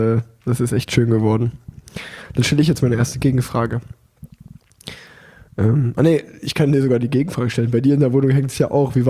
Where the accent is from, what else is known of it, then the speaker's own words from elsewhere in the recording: Unna, North Rhine-Westphalia, Germany; in Unna, wo ich groß geworden bin, da gab es mal so einen einzelnen Bolzplatz.